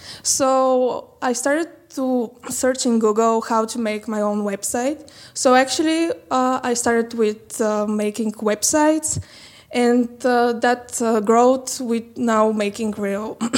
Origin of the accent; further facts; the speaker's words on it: Vratsa, Vratsa Province, Bulgaria; English is a second language; That's Vraca is my hometown. Actually, I'm not from Sofia, and I organize it from 2016, since this year.